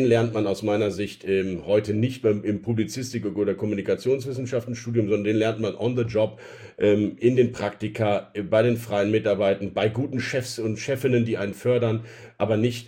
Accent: Rhineland, Germany; die Grundoptimismus, den ich als Rheinländer ja ohnehin im Herzen verpflanzt habe

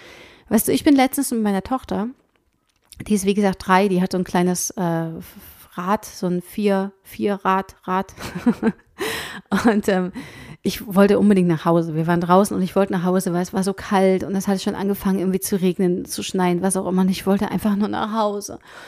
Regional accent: East Germany, Germany; ich bin ja in der DDR-Zeit noch groß geworden, beziehungsweise hatte da so meine ersten Jahre

